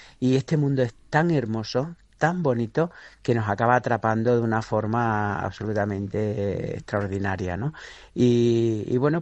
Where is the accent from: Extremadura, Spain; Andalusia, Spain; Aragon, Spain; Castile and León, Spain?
Extremadura, Spain; De cómo somos los extremeños, el significado de la matanza